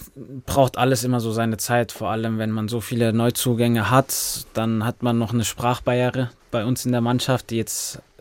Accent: Rhineland-Palatinate, Germany; Ich komme aus der Umgebung, ich weiß, was für eine Wucht der FCK hat.

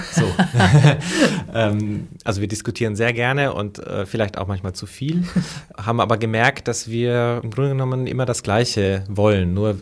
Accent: Romania; now in Germany; ich empfinde mich wirklich als Deutscher, aber ich bin in Rumänien geboren und ich bin da in die Schule gegangen

